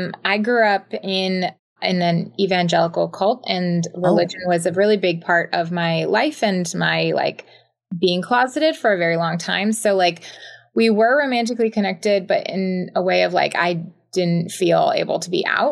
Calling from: United States; I'm in outside of Washington, D.C.

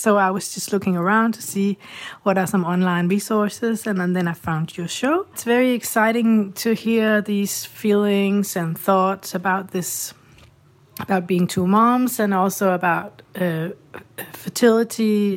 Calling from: Copenhagen, Capital Region of Denmark, Denmark; English is a second language; I'm a listener from Copenhagen, Denmark.

